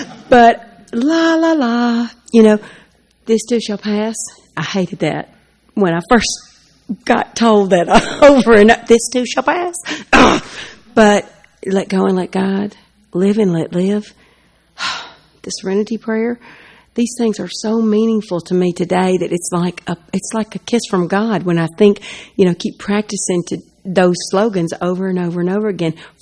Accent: Tennessee, United States; from Tennessee, and I'm bouncing off the walls.

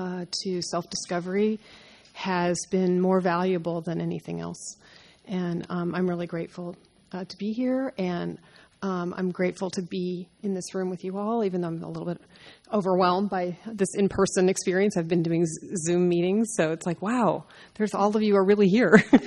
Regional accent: Chico, California, United States; from Chico.

